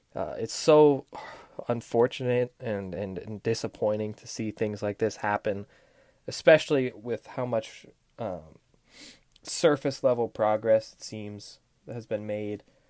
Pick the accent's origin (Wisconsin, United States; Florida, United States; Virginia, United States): Florida, United States; Let's start off with a team in my home state, Inter Miami.